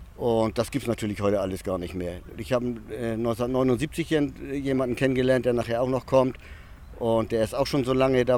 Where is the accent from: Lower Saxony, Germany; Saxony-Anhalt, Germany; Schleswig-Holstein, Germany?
Schleswig-Holstein, Germany; Kiel; Aus Kiel.